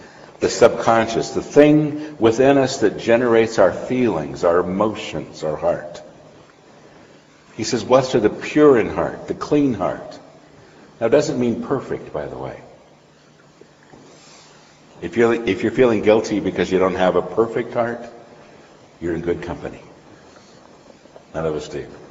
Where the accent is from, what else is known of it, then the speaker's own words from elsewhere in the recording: United States; And I'm from America, it's not a good subject.